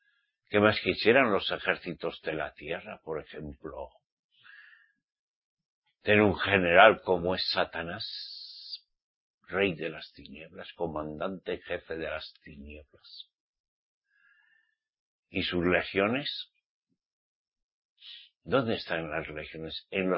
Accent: Navarre, Spain; Y mi Egipto es Navarra. Para que os entendáis, en el norte de España.

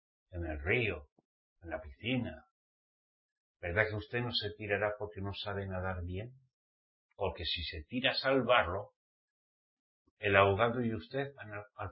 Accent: Spain; Soy español.

